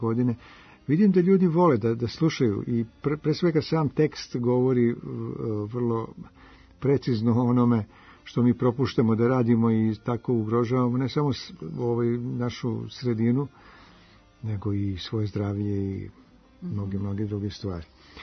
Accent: Smederevo, Šumadija and Western Serbia, Serbia; born there; Ja sam rođen u Smederevu, grad pored Dunava.

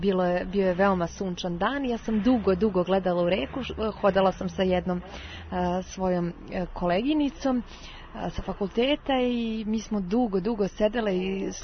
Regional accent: Gornji Milanovac, Šumadija and Western Serbia, Serbia; kroz moj rodni grad Gornji Milanovac protiče reka Despotovica, nalazim se sada upravo nedaleko od nje

